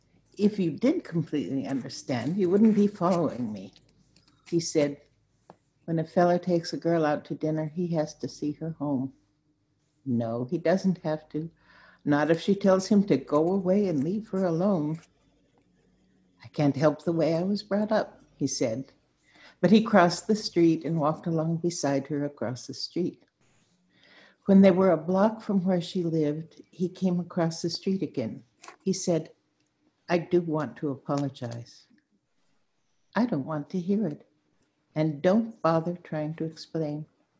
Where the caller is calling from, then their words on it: Saratoga Springs, New York, United States; Saratoga Springs, New York.